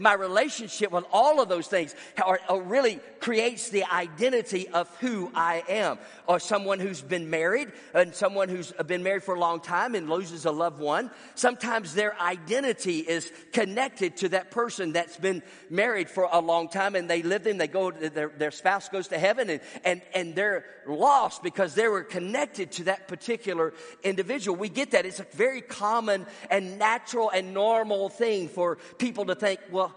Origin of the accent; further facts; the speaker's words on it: Birmingham, Alabama, United States; born there; I was brought home from the West End Baptist Hospital in Birmingham, Alabama, for God's forever family, to a godly family.